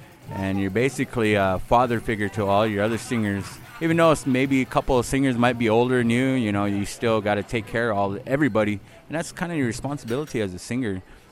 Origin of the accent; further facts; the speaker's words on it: Wyoming, United States; now in Nevada, United States; I'm a Northern Arapaho. I'm from Wyoming. I currently live in Nevada with my wife right now.